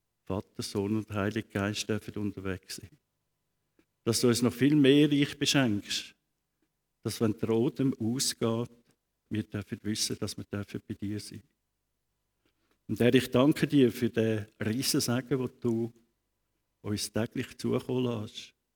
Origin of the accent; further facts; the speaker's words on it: Switzerland; Und doch haben wir das Vorrecht, bei uns in der Schweiz, halt im Nachbardorf sich dann zu verpflegen, also einzukaufen.